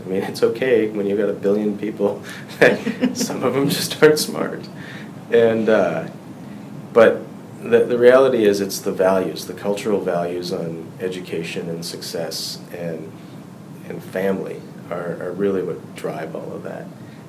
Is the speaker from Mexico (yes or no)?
no; Uganda; And our family, we're from Uganda. I was fourth generation born there, and my dad moved there in the 50s because someone said there's good business opportunity.